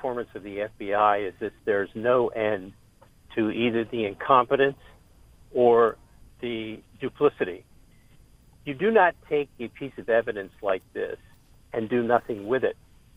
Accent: Delaware, United States; I'm from Delaware. I have a lot of contacts in Delaware

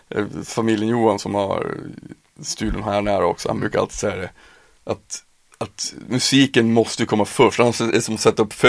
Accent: Piteå, Norrbotten County, Sweden; moved away as an adult; jag flyttade ju när jag var 19 från Piteå.

